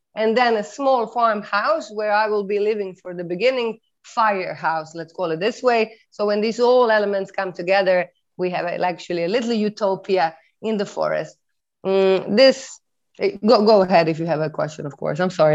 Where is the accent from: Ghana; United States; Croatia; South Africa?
Croatia; Dubrovnik, Dubrovnik-Neretva County; English is a second language; I'm actually from Dubrovnik.